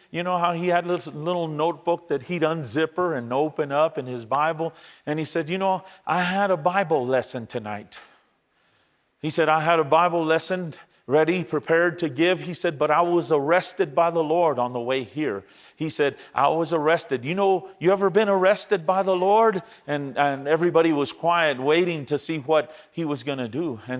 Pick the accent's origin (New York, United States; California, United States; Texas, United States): Texas, United States; And I was sitting with the Texas team because I'm from Texas.